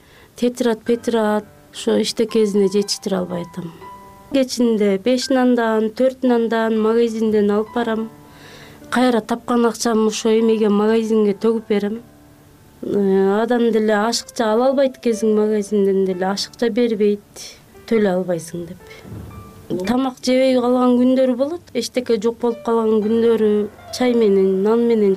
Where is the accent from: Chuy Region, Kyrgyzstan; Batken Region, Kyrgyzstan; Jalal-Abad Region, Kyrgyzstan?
Jalal-Abad Region, Kyrgyzstan; Terek-Suu; born there; now in Bishkek, Kyrgyzstan; Токтоол районунун Терек суу айылында туулгам. 35 жаштамын. 4 балам бар. Балдарым өзүмдүн колумда. Ажырашкам. Бишкек шаарында Төкөлдөштө квартирада турам.